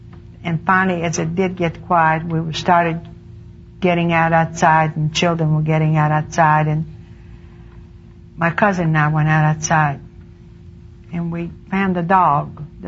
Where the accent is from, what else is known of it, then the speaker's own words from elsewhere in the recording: Odessa, Odesa Oblast, Ukraine; English is a second language; I was born in Odessa, Russia. I was an only child. The home I was raised was totally atheist home.